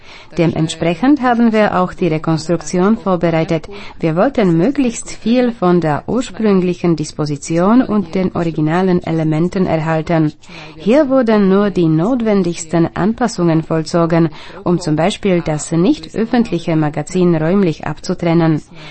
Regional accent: Slovakia; Bei uns in der Slowakei beginnt die Ausstellung mit der Ankunft von Kyrill und Method

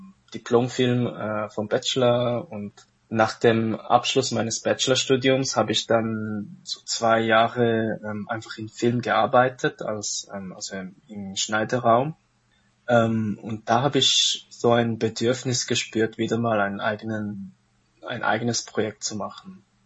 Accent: Zurich, Switzerland; bin 1991 in der Schweiz geboren und aufgewachsen und lebe auch jetzt noch in Zürich.

